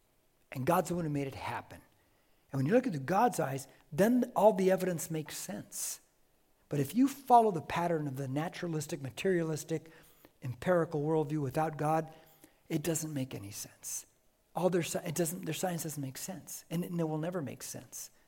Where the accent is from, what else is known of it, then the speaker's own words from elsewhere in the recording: United States; You guys know I'm patriotic, right? I'm patriotic. You cut me, man. I'm American all the way.